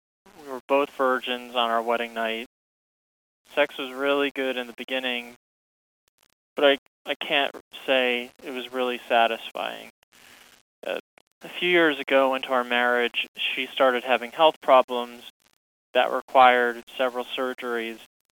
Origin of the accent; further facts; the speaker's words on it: Indiana, United States; I'm 37 and I'm from Indiana.